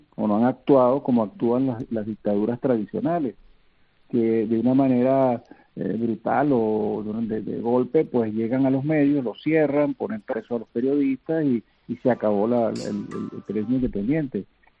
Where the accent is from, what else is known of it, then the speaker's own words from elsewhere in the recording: Spain; yo vivo en España, soy español